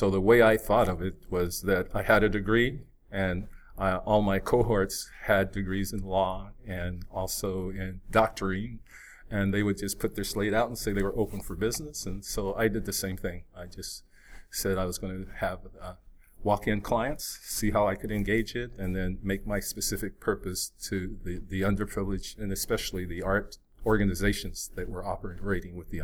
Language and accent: English; New Mexico, United States; now in Los Angeles, United States; And I'm from New Mexico. So when I went to a predominantly Black college as a teacher, it really amazed me.